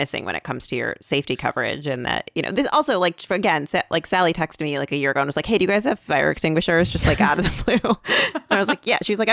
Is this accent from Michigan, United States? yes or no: yes; Michigan, United States; I'm from Michigan, so I like am I'm aware of like the, you know, what it's like to drive in the winter, and I'm mindful of that.